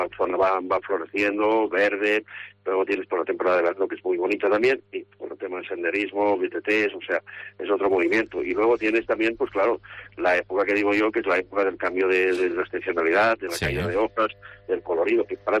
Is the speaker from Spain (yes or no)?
yes; Arties, Catalonia, Spain; Y este año pues tenemos Arties, que es mi pueblo, y Garós.